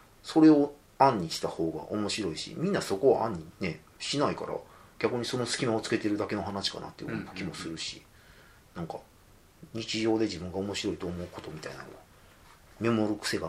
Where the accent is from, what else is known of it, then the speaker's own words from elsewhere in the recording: Wakayama, Japan; 僕和歌山県出身で、大阪に常に負けて生きてると思ってる人生なんで